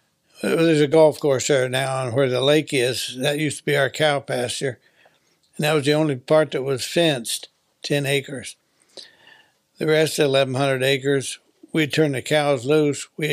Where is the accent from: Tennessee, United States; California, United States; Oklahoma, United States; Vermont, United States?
Oklahoma, United States; We grew up on horses in Oklahoma.